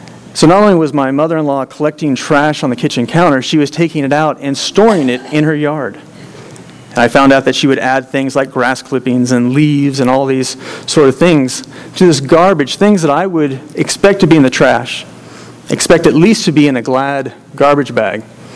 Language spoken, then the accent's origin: English; San Luis Obispo, California, United States; I'm from California. A number of you are already worried. So I come from a small town called San Luis Obispo, California. It's on the central coast. Population when I was there was 48,000.